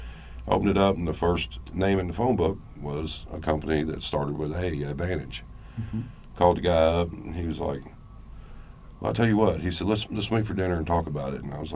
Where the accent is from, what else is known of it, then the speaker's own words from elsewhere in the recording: Kentucky, United States; now in Arkansas, United States; Well, originally, don't hold it against me, but I'm from Kentucky.